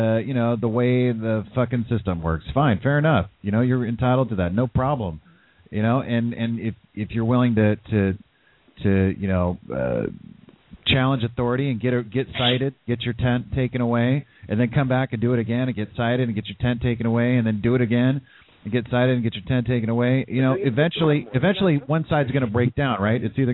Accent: California, United States; now in San Francisco, United States; I'm from the South Bay originally, but, yeah, I'm in San Francisco.

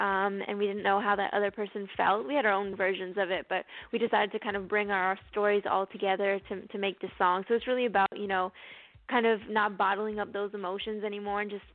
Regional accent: Toronto, Ontario, Canada; Yeah, like you said, I'm from Toronto.

